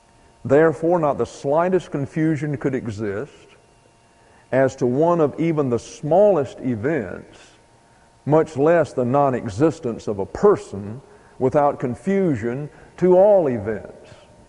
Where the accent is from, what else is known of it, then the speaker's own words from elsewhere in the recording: St. Louis, Missouri, United States; born there; What would have happened if I was not born in St. Louis?